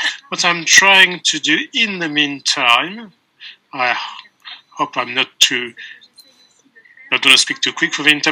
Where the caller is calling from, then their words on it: Munich, Bavaria, Germany; English is a second language; I'm calling from Munich in Bavaria, in the southern part of Germany. I am a non-blind 32 years old person.